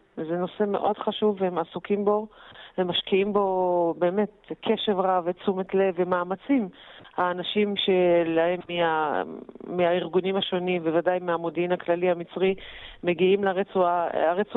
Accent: Jerusalem, Jerusalem District, Israel; אנחנו ירושלמים, אבל באיזשהו שלב הם עברו לקהיר

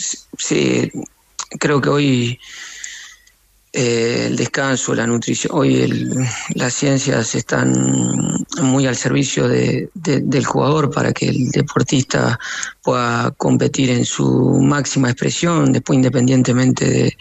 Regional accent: Entre Ríos, Argentina; Si bien yo soy de Entre Ríos y vivo a 15 minutos cruzando el puente de Salto

